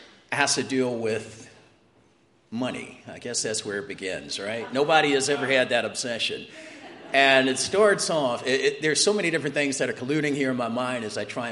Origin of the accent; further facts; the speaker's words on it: Baltimore, Maryland, United States; But when I was a kid, I remember in Maryland, I grew up in Baltimore.